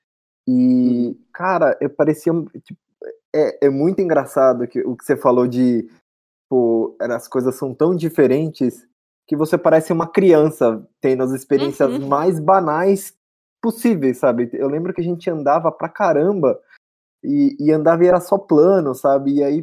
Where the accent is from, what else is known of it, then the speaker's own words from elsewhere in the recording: São Paulo, Brazil; Eu sou de São Paulo. São Paulo não é uma cidade linear, é, tipo, tem muito prédio, aí tem um lugar que de repente não tem nada, aí tem lixo